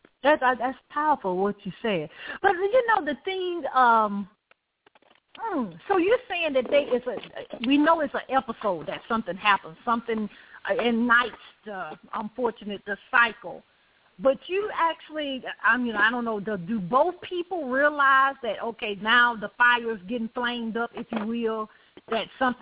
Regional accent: the South, United States; And, you know, I always say, because I'm from the South

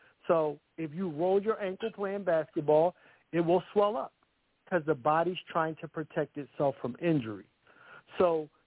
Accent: Philadelphia, Pennsylvania, United States; but I grew up in East Falls Housing Projects. I'm from Philadelphia.

